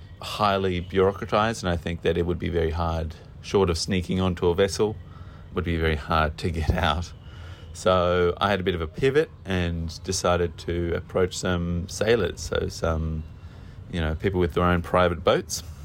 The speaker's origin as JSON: {"language": "English", "country": "Australia", "said": "being an Australian, you know, a coastal Australian"}